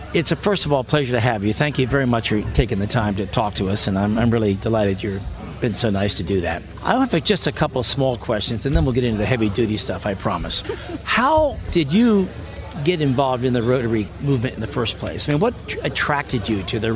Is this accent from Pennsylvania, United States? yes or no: yes; Philadelphia, Pennsylvania, United States; Well, I'm from Philadelphia. We know all that stuff.